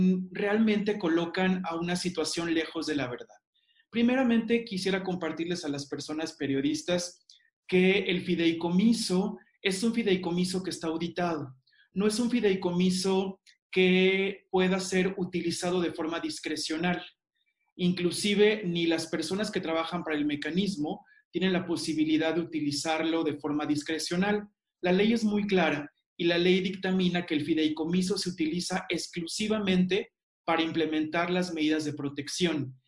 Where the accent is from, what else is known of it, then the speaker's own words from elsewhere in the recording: Mexico; en estos momentos tan complicados que están viviendo y que estamos viviendo como mexicanos.